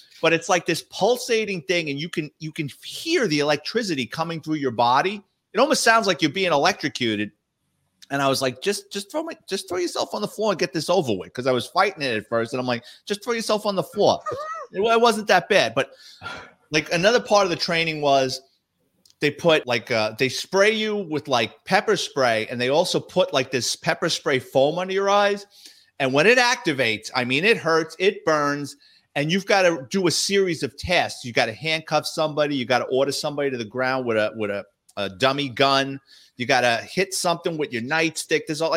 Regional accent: New York City, New York, United States; I always wanted to be a New York City police detective because I grew up in New York City.

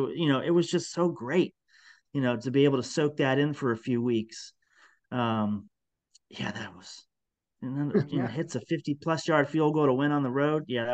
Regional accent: Ohio, United States; Well, it's weird in that I grew up in Browns country, northeastern Ohio

